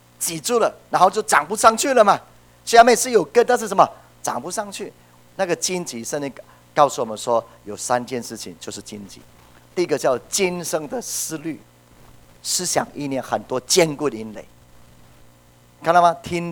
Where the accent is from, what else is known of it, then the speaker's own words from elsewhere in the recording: Taiwan; 我们台湾人